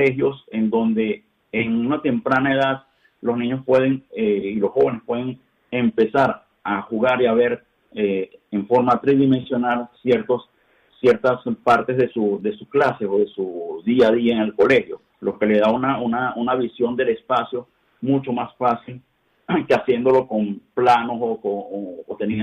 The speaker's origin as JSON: {"language": "Spanish", "country": "Venezuela", "moved": "yes", "lives_now": "Spain", "said": "yo soy venezolano, emigré hace 2 años a España."}